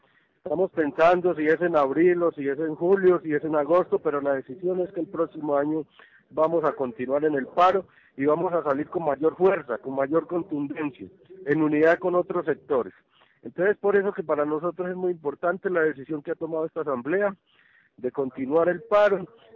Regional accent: Colombia; Digo nuestro presidente pues que somos colombianos

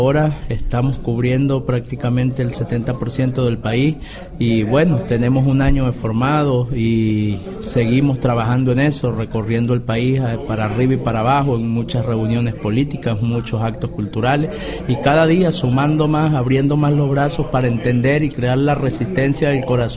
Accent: Venezuela; vengo de Venezuela, un placer andar por aquí abajo con ustedes compartiendo un ratico este frío tan sabroso, ¿no?

